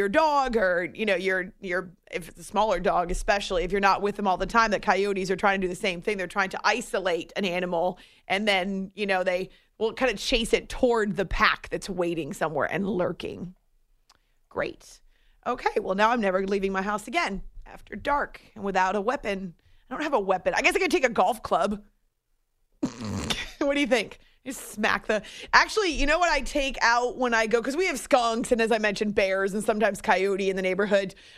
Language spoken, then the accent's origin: English; New Hampshire, United States; Growing up in New Hampshire and spending a lot of time up in the mountains and stuff, you would see wolves every now and then, not often.